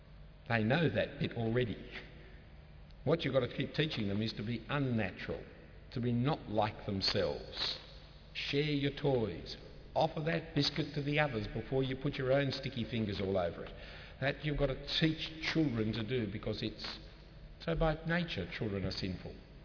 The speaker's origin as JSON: {"language": "English", "country": "Australia", "said": "I cannot take the advantages of being an Australian without taking responsibility for what we as Australians have done."}